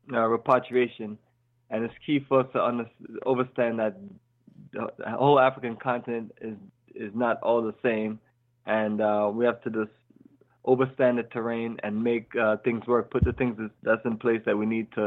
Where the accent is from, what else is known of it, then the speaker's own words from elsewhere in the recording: Jamaica; now in Ghana; here in the Atlanta area, I've lived here for about 16 years. It's been, and then making that move to Ghana has been a reminder of this, you know, growing up in Jamaica, growing up in that tropical life